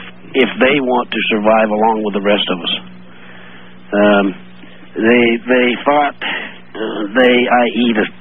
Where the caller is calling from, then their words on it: Atoka, Oklahoma, United States; Yes, sir. I'm calling from Atoka, Oklahoma.